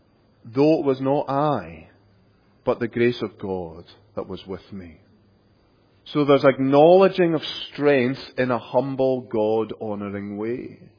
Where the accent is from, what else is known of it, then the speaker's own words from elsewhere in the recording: Scotland, United Kingdom; I come from Scotland, and one of the things that we were always taught growing up was to be self-deprecating